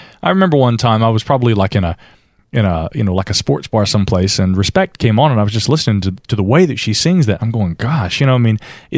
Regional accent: Asheville, North Carolina, United States; But Asheville, again, you know, I'm from Asheville. I was born and raised here.

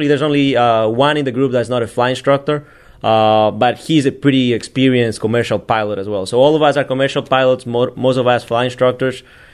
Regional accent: Ecuador; English is a second language; also born or lived in Germany; now in United States; Well, actually, originally, I'm from South America, from Ecuador.

